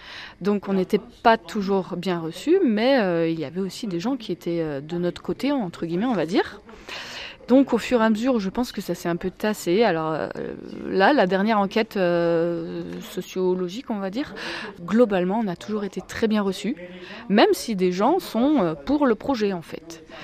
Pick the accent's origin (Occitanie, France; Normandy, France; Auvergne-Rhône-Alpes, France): Auvergne-Rhône-Alpes, France; Nous venons de Haute-Loire principalement, un petit peu de la Loire aussi.